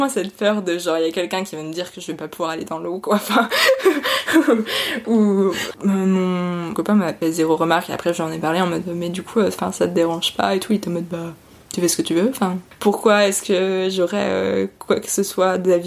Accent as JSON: {"language": "French", "country": "France", "said": "je suis française, j'ai mes papiers"}